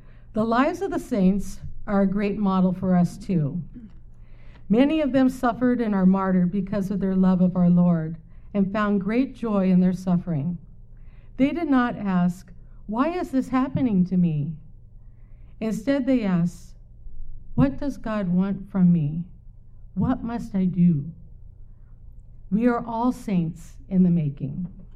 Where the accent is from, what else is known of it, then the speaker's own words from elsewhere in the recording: San Diego, California, United States; I'm from San Diego, and you'll hear about that in my story.